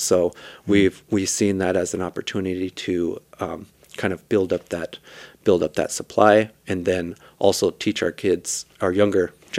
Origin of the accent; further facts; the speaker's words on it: Winnebago, Nebraska, United States; So my background, I was born and raised in Winnebago. I'm a tribal member there